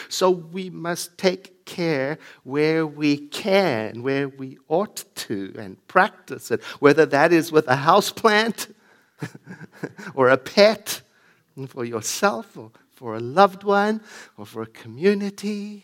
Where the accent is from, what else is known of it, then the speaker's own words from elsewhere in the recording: South Africa; now in United States; I grew up in South Africa